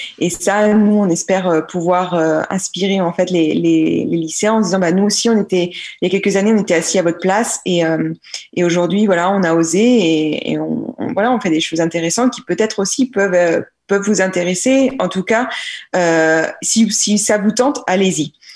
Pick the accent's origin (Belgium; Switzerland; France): France; Pays de la Loire; nous venons de la Mayenne